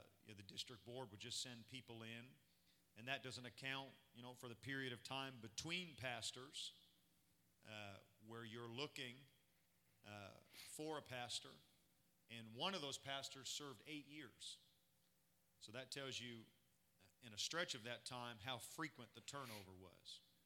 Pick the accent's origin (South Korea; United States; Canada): Canada; Eastern Canada; So I grew up in Eastern Canada.